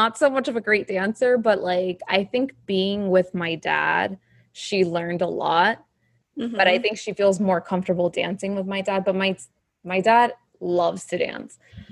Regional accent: Fort Lauderdale, Florida, United States; born there; But I was born in Fort Lauderdale.

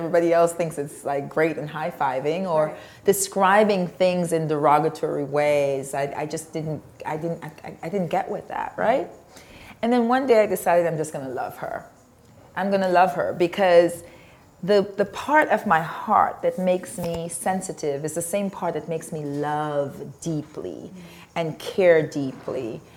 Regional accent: Grenada; So I grew up in Grenada, which is still the most beautiful place in the world to me.

